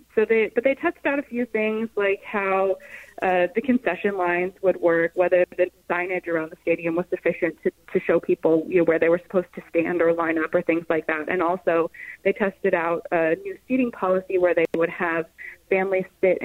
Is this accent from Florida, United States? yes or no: yes; Florida, United States; And I grew up in Florida, so I haven't always been so familiar with Packers lore.